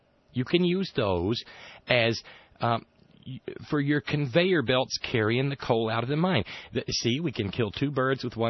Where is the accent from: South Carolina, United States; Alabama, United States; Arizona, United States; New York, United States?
Alabama, United States; now in West Virginia, United States; When I grew up in Alabama, every year when we would take our holiday to come up here and visit relatives